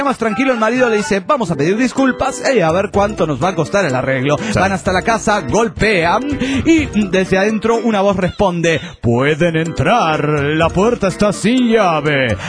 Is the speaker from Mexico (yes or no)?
yes; Yucatán, Mexico; de Yucatán.